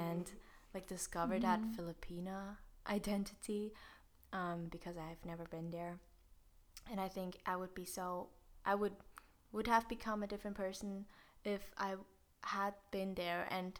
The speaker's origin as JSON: {"language": "English", "country": "Switzerland", "tie": "born or raised there", "said": "because I grew up only in Switzerland, that also made me, you know, who I am today."}